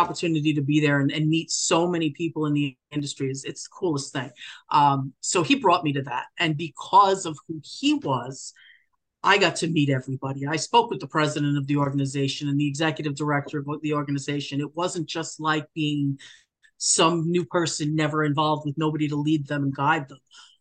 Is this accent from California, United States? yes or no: no; Long Island, New York, United States; I'm from Long Island. I should be rooting for them, but I don't know them.